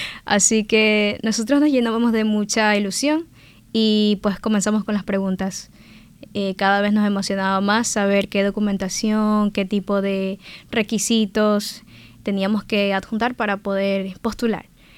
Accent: Quevedo, Los Ríos, Ecuador; tengo 23 años de edad. Soy originaria de Quevedo, la provincia de Los Ríos, allá en Ecuador.

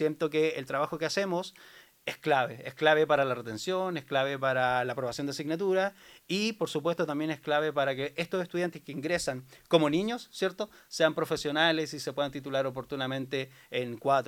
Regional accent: Puente Alto, Santiago Metropolitan Region, Chile; now in Osorno, Chile; Soy de la comuna de Puente Alto. Estudié educación física un año en Santiago. Luego hice la transferencia de carrera y estoy acá ya del 2009.

